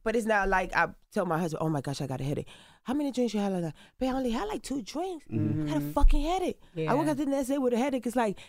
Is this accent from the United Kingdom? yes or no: no; Puerto Rico; born there; first language Spanish; English is a second language; Because I've always considered myself a black woman. Mm-hmm. But I was born in Puerto Rico and I speak Spanish. My first language is Spanish.